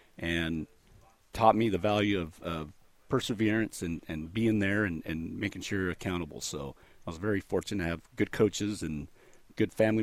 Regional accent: United States; first language Spanish; English is a second language; Spanish was my first language, so I struggled in school, got held back in elementary school.

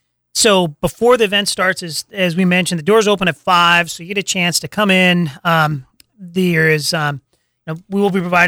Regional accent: Spokane, Washington, United States; No, we born and raised in Spokane, and it was an absolute mark that calendar whenever Banff was coming to town.

